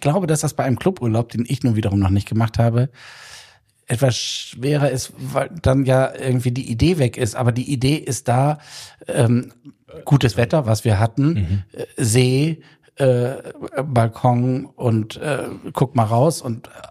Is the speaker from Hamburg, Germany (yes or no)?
yes; Hamburg, Germany; ich habe mir kurz überlegt, ob ich den Shuttlebus besteige und mir meine Heimatstadt angucke